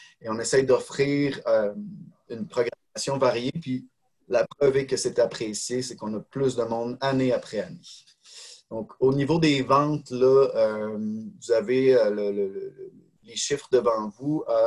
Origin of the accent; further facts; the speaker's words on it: Saint-Malachie, Quebec, Canada; Personnellement, moi, je suis de Saint-Malachie, là